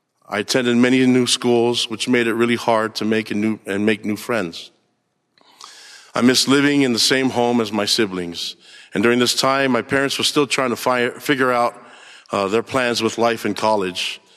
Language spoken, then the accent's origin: English; Laie, Hawaii, United States; also born or lived in Nuku'alofa, Tonga; I was born in Nuku'alofa, Tonga. Months after my birth, our family moved to La'ie, Hawaii